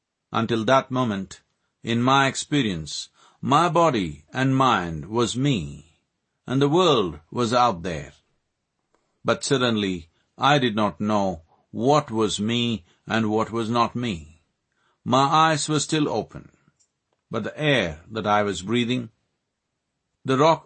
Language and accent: English; Mysore, Karnataka, India; born there